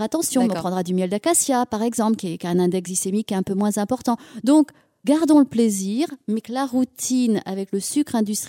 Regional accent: Auvergne-Rhône-Alpes, France; Je suis auvergnate, je suis ici des monts d'Auvergne.

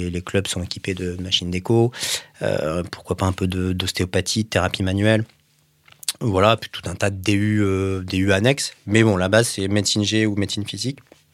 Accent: Valenciennes, Hauts-de-France, France; also born or lived in Lille; Et je suis né à Valenciennes.

